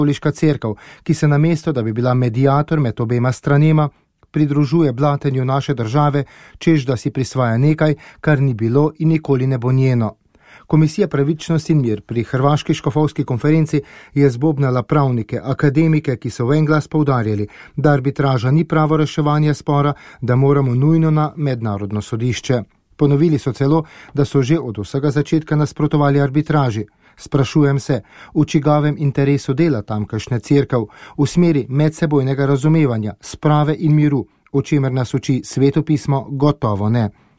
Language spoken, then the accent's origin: Slovenian; Styria, Slovenia; born there; Rojen sem bil na Štajerskem koncu, v neposredni bližini hrvaške meje.